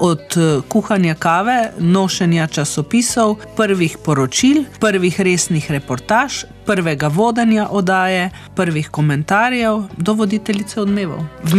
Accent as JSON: {"language": "Slovenian", "region": "Styria", "country": "Slovenia", "accent": "Styrian dialect", "said": "ko so mi povedali, da je moje štajersko narečje premočno"}